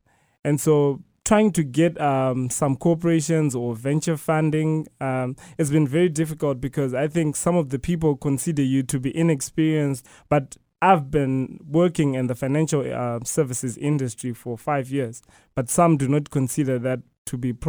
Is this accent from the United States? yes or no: no; Zimbabwe; and I'm from Zimbabwe. And back home in Zimbabwe